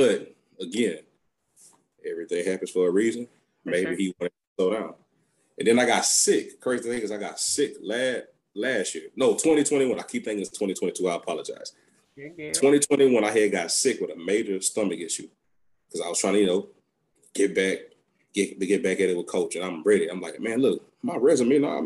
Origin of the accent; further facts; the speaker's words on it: Baton Rouge, Louisiana, United States; I'm from Baton Rouge already. So Southern University is a huge thing down here.